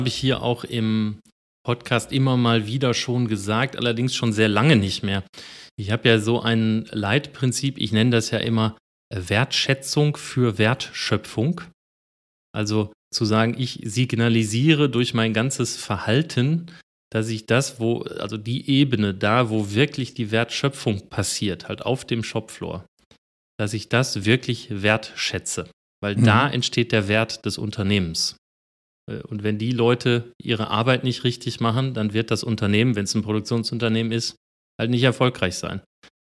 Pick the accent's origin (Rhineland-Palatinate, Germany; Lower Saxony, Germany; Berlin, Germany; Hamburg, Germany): Lower Saxony, Germany; Hanover; ich komme ja hier schon aus Hannover und kann eigentlich ganz gut Hochdeutsch